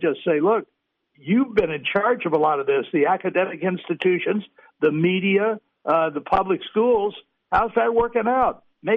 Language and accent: English; Washington, District of Columbia, United States; When I was growing up in Washington, D.C., where I was born